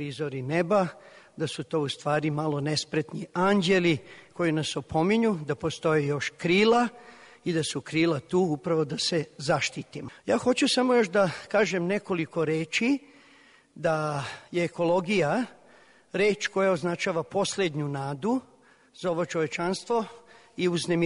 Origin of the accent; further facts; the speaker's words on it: Taraš, Vojvodina, Serbia; moja majka je iz Taraša. Ja sam veliki deo detinjstva proveo u Tarašu.